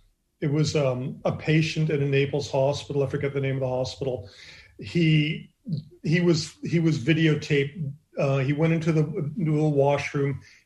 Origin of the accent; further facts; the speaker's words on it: Canada; I'm Canadian.